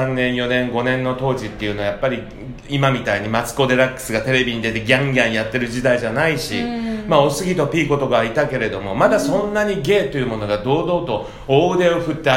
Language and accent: Japanese; Fukuoka, Japan; moved away; also born or lived in Tokyo; ゲイで、東京にいたんですけど、まあ、あの福岡出身なんですけど、うん、東京にいたんですね。